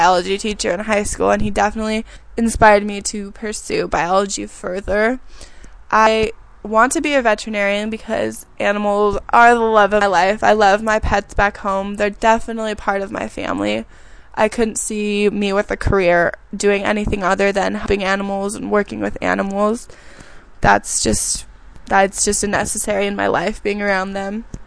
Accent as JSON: {"language": "English", "town": "Hollister", "region": "California", "country": "United States", "tie": "born or raised there", "said": "from Hollister, but just Hollister, nowhere near the beach, earthquake capital of the world. That's my hometown. I didn't love it when I was there, but I definitely miss it now."}